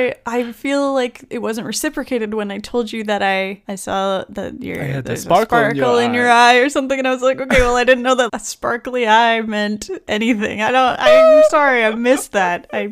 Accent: Ontario, Canada; it's a city, and it happens to be close to my hometown in Ontario.

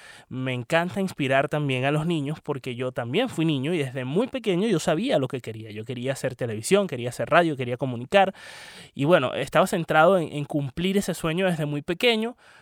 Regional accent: Puerto La Cruz, Anzoátegui, Venezuela; vivió en mi ciudad natal durante muchísimo tiempo, en Puerto La Cruz, en Venezuela.

